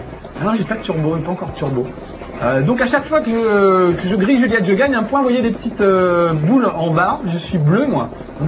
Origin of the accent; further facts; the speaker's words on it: France; On va le mettre en français, puisque nous sommes français.